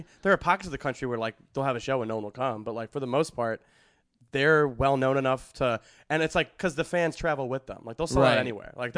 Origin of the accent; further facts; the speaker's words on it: Skokie, Illinois, United States; growing up in Skokie, Illinois